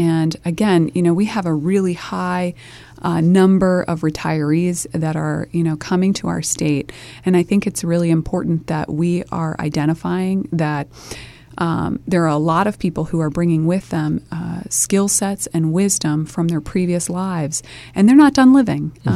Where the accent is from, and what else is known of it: United States; born or raised there